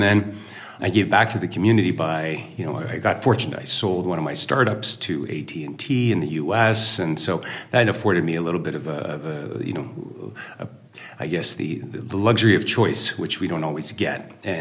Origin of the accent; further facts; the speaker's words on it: Montreal, Quebec, Canada; I'm here on Wendat. My nation's just outside of Quebec City, though I grew up in Montreal.